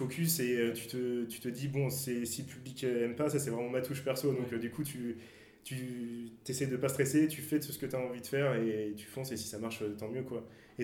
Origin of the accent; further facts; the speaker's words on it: Angers, Pays de la Loire, France; voilà, je viens d'Angers.